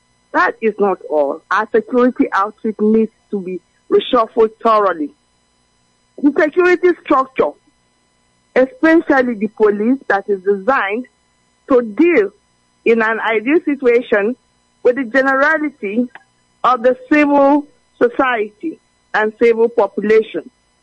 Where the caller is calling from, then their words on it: Ila, Delta, Nigeria; I'm reaching you from Ila, Delta State, this beautiful morning.